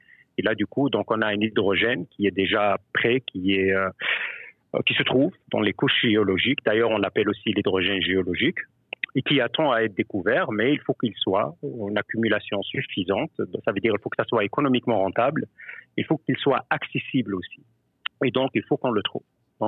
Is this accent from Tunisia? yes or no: yes; Tunisia; moved away as an adult; now in Canada; mon intérêt à la géologie a commencé à un très jeune âge où j'ai grandi en Tunisie, donc à la jonction des Atlas et de la mer méditerranéenne.